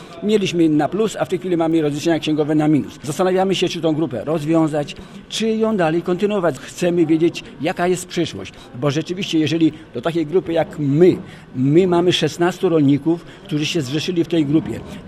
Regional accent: Słupsk, Pomeranian Voivodeship, Poland; czy jak ja jestem ze Słupska, to w Słupsku nie ma zbytu na mięso.

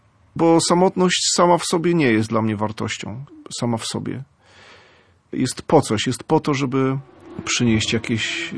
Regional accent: Wejherowo, Pomeranian Voivodeship, Poland; born there; Urodziłem się w Wejherowie. Wejherowo jest w ogóle bardzo urokliwym miastem. Bardzo lubię tam wracać. Moi rodzice nadal tam mieszkają.

